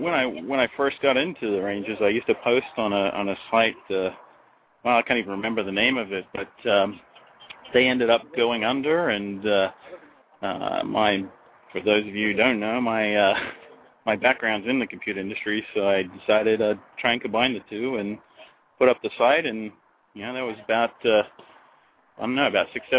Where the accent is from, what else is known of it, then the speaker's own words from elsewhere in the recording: New Zealand; also born or lived in Australia; now in United States; Yeah, I'm originally from New Zealand, even before that. But, yeah, I came to the U.S. from Australia. And then when I was living in New York the first time around